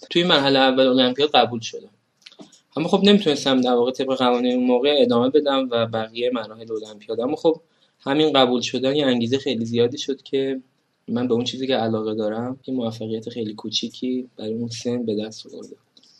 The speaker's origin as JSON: {"language": "Persian", "town": "Tehran", "region": "Tehran Province", "country": "Iran", "said": "من اهل تهرانم"}